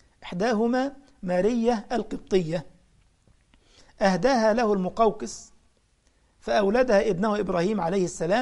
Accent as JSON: {"language": "Arabic", "country": "Egypt", "said": "وأرسل له العسل من مدينة اسمها بنها عندنا في مصر"}